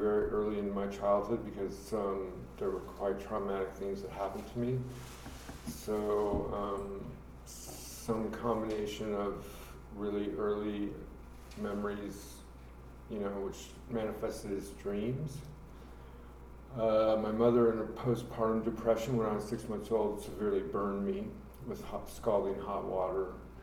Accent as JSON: {"language": "English", "town": "Rochester", "region": "Minnesota", "country": "United States", "tie": "born there", "said": "Well, I was born in Rochester, Minnesota, and we moved around quite a bit in my first few years."}